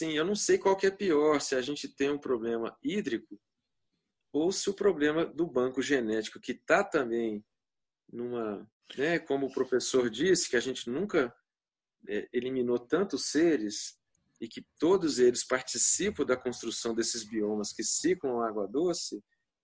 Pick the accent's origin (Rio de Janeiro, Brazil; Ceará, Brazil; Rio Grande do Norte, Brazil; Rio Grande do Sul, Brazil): Rio de Janeiro, Brazil; eu moro a 40 quilômetros do campus da Universidade Rural, onde eu fui criado